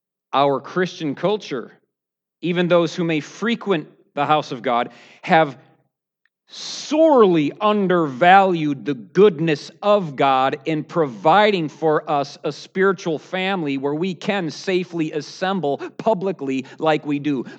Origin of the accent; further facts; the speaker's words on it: United States; America, and I speak of America because I'm American and I'm most familiar with my own culture